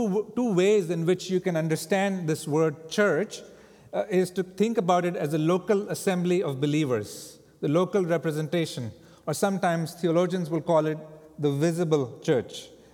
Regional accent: India; now in United States; And so coming and being born and raised in India, I never had any doubt that if I meet believers here in the U.S., that I would be able to connect with them

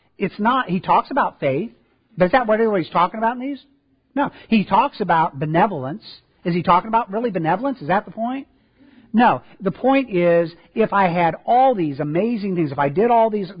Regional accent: Midwest, United States; I grew up in the Midwest. There are pig farms all over the place.

